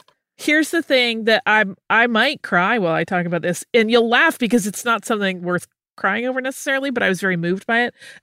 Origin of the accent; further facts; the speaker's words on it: Gulf Coast, United States; I spent a big chunk of my childhood growing up on the Gulf Coast, where there are a lot of stilt houses.